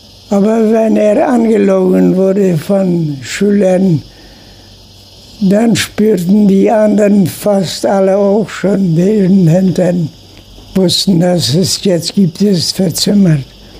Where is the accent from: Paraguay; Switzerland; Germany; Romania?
Paraguay; Chaco; also born or lived in Russia; Ich bin in Russland geboren, in 7 Monaten von meinem Heimatdorf, dem Heimatdorf meiner Eltern, bis hier gefahren und bin hier groß geworden im Chaco.